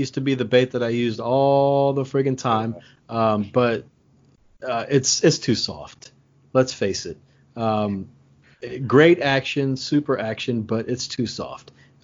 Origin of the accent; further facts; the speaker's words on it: Ireland; I'm Irish. I've got that light skin that gets burnt up sometimes.